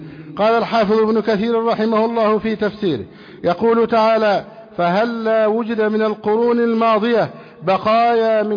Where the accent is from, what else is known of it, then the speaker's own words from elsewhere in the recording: Egypt; أن يحفظ علينا بلدنا مصر أمنا أمانا